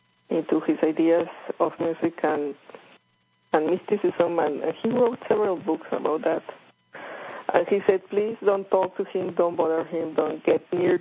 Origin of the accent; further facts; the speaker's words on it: Mexico; And I'm like, yes, I'm from Mexico.